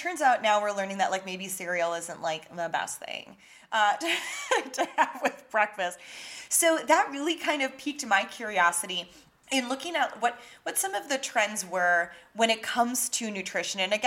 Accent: Wisconsin, United States; growing up in the Midwest, first of all, growing up in Wisconsin

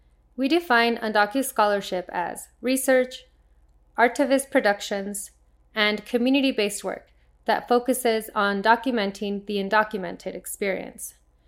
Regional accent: Mattawa, Washington, United States; also born or lived in Michoacán, Mexico; now in Arizona, United States; I was born in Michoacán, Mexico. I was raised in Mattawa, Washington, and currently I live in Arizona.

